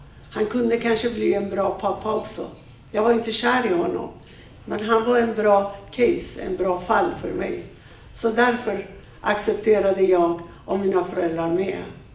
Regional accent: Iran; Swedish is a second language; now in Sweden; Och vi var från södra Iran och centrala Iran.

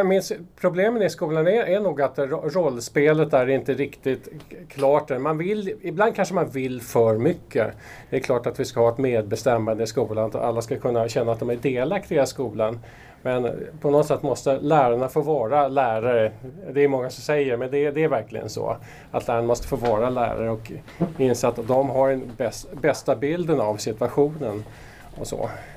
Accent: Tyresö, Stockholm County, Sweden; Ja, jag är inne på mitt andra varv kan man säga, Tyresö. Jag är en uppväxt i Tyresö. Sen flyttade jag härifrån och återvände strax sedan millennieskiftet till Trollbäcke där bodde hus.

